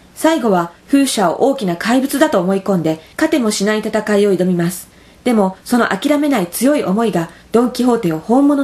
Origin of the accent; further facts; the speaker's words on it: Niigata, Japan; 僕は新潟出身なんで外で遊ぶしかなかったんですよ。